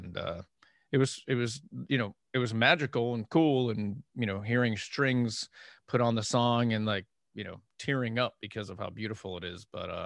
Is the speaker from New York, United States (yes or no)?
no; Erie, Pennsylvania, United States; I'm from Erie, Pennsylvania. So this girl from my hometown who is a family friend